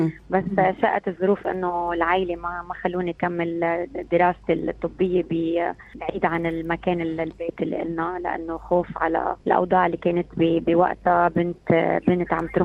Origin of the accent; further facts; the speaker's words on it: South Governorate, Lebanon; أنا لبنانية جنوبية من عائلة متواضعة جدا، تربت على التقاليد والعادات الشرقية. أهلي كلهم بيمتلكوا أصوات حلوة. خرجت الجامعة اللبنانية والعربية والأمريكية في بيروت